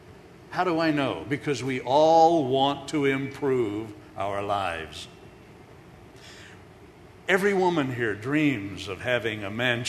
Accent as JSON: {"language": "English", "region": "California", "country": "United States", "said": "I'm from California. Pray for me."}